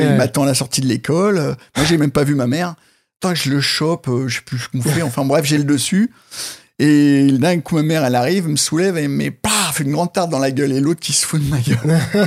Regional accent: Massy, Île-de-France, France; En banlieue parisienne.

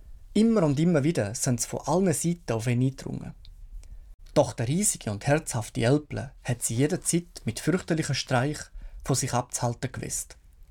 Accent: Appenzell Innerrhoden, Switzerland; Er ist ein Volksheld aus meinem Heimatkanton, aus Appenzell-Innerrhoden.

